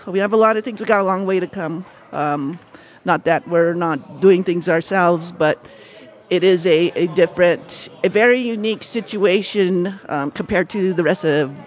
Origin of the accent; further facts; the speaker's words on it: Tehachapi, New Mexico, United States; I am from Tehachapi, New Mexico, about 30 miles north of Gallup, New Mexico, in the northwest part of the state of New Mexico.